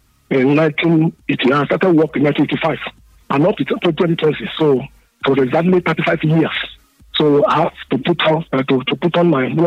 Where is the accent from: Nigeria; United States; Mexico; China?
Nigeria; Gashi Akoko; from Gashi Akoko in Akoko Northwest Local Government Area of Edo State.